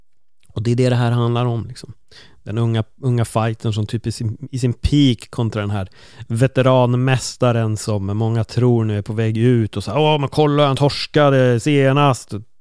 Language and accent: Swedish; Spain; Romantiserar liksom mitt hemland på det sättet.